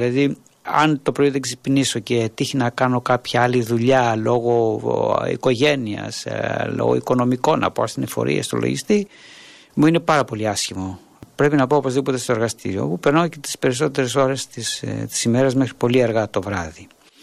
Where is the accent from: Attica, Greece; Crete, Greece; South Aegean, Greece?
Crete, Greece; Chania; κατάγομαι από τα Χανιά, αλλά θεώρησα ότι τα Χανιά είναι μια πολύ καλή περίπτωση επαρχιακής πόλης.